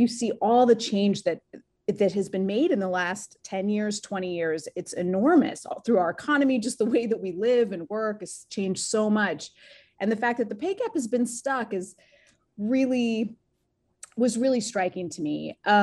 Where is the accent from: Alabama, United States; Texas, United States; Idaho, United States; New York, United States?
Idaho, United States; I was on a T-ball team when I was growing up in Idaho.